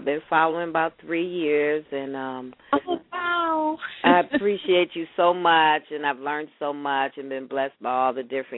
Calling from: Detroit, Michigan, United States; I'm calling from Detroit.

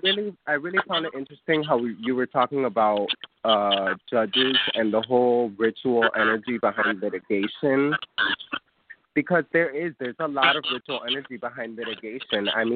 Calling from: Miami, Florida, United States; I'm calling you from Miami, Florida.

